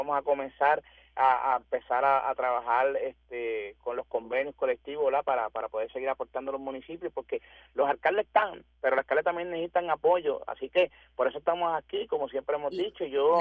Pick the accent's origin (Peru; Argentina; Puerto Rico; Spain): Puerto Rico; Utuado; yo soy del centro de la isla, yo soy de Utuado, Lares, a Juntas Judiciales